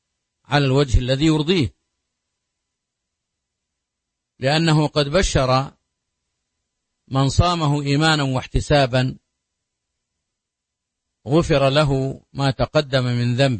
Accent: Saudi Arabia; بلادنا المملكة العربية السعودية

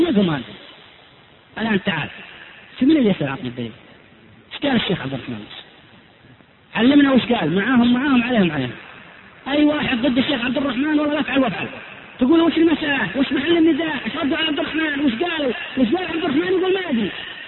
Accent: Saudi Arabia

